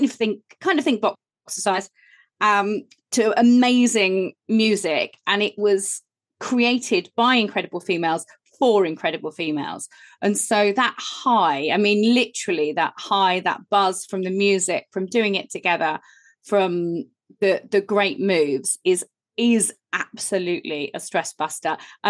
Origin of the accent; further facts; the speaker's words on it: Whitstable, South East England, United Kingdom; I'm from Whitstable and I am your friendly vitality coach. I live in sunny Whitstable.